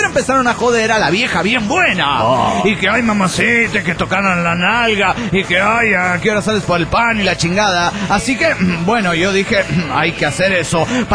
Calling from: Valencia, Carabobo, Venezuela; de Valencia, Venezuela.

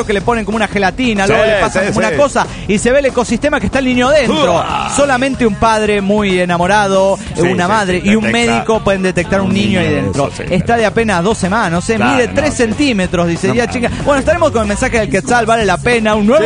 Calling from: Zapopan, Jalisco, Mexico

